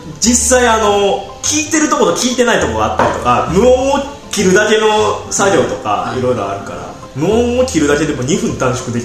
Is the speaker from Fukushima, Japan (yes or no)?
no; Kochi, Japan; うちら高知県民南海大地震で津波が来ると言われて